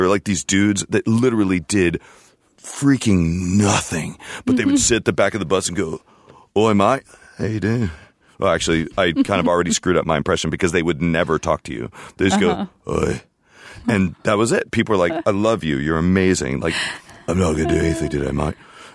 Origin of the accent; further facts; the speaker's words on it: United States; But I also was very disliked there it, to some degree because a lot of them thought that, you know, we were just flag-waving Yankees at that point.